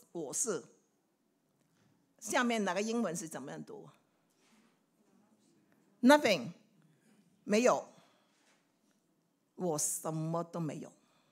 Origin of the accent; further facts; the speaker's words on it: Hong Kong; now in Australia; 以我自己为例哈，我是香港人